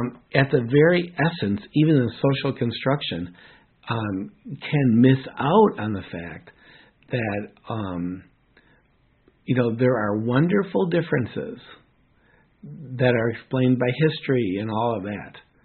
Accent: United States; I grew up in America where race has, you know, been an issue.

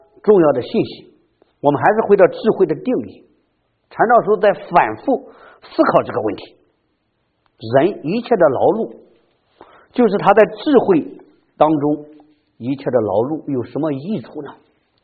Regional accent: China; 我们看中国的历史有多少的年代我们中国人在挨饿

